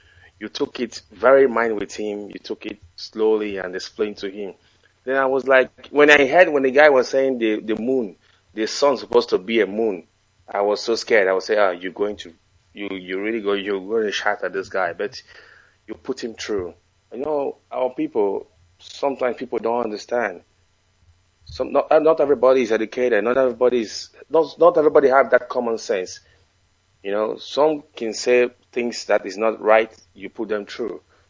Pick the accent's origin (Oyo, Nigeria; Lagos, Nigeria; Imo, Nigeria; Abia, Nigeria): Imo, Nigeria; also born or lived in Warri / Onitsha; I'm not from Anambra State, I'm from Imo State, Wangale.